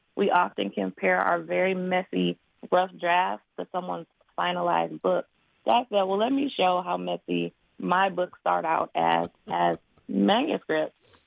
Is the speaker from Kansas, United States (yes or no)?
no; Detroit, Michigan, United States; Yes, I'm originally from Detroit.